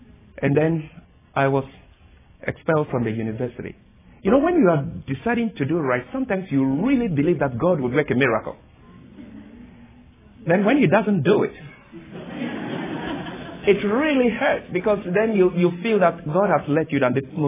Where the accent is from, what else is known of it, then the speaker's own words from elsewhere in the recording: Ghana; Even as I speak, in my home country, Ghana, the court has ruled that Adventists or anyone else have to write exams on the Sabbath.